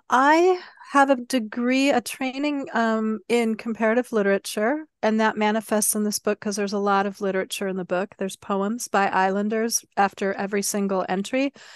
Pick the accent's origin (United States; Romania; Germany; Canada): Germany; I grew up in West Germany.